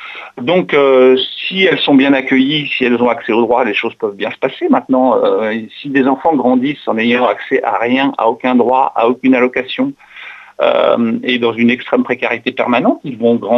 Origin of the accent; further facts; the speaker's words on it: Beirut, Beirut Governorate, Lebanon; Quand j'étais jeune à Beyrouth, le Liban a accueilli en pleine crise syrienne énormément de réfugiés syriens